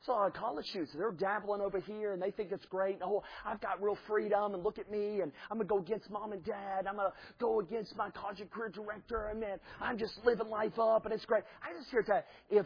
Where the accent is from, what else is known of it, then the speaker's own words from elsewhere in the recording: the South, United States; I grew up in the South, all right?